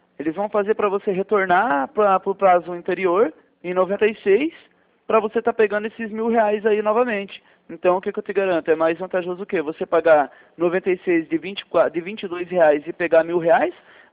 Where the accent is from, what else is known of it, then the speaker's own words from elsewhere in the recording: Curitiba, Paraná, Brazil; Eu sou daqui de Curitiba.